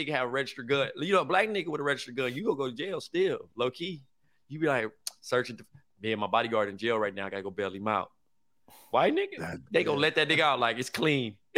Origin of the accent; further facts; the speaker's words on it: Compton, California, United States; I said, "I'm from Compton, California."